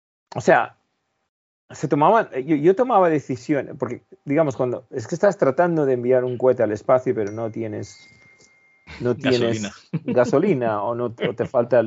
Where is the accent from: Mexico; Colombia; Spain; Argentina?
Spain; Imagínate, como español, digamos, de pueblo, ¿no?